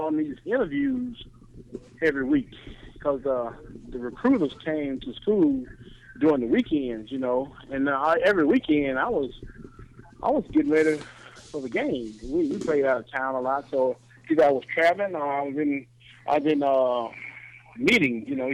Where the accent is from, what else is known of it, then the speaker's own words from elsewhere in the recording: Louisiana, United States; Some friends of mine that were in my hometown decided that, you know, Louisiana wasn't the place for them to be, and I was right there with them because, like I said, I'm from a real small town.